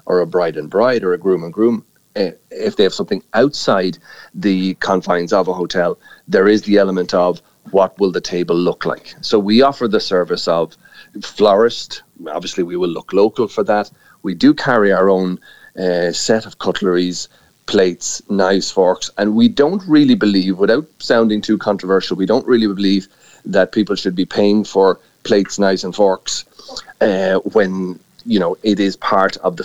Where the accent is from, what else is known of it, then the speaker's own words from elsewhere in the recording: Ireland; We are Irish. We are always local.